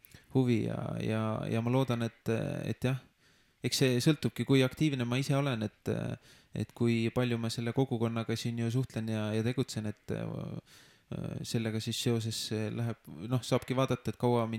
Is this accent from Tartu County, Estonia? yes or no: yes; Tartu, Tartu County, Estonia; ja Tartus käisin ülikoolis, et ikkagi enamus elu ikkagi elanud Tartu maal või Tartus, et seal kandist olen ka pärit.